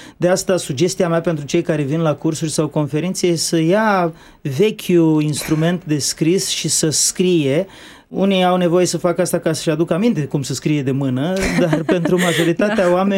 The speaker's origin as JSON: {"language": "Romanian", "town": "Rădăuți", "region": "Suceava County", "country": "Romania", "said": "eu sunt de rog din Suceava, din orașul Rădăuț, și m-a dat la facultate la Iași"}